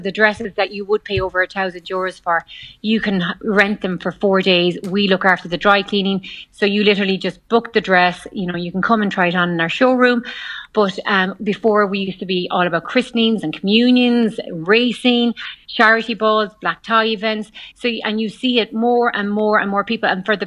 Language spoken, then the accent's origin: English; Ireland; I think as Irish, do we like to buy stuff anyways, with our mindset